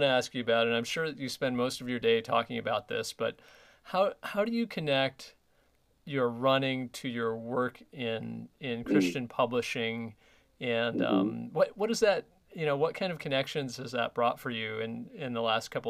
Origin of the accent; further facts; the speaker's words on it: Michigan, United States; also born or lived in Chicago, United States; As you know, I grew up near Chicago in Michigan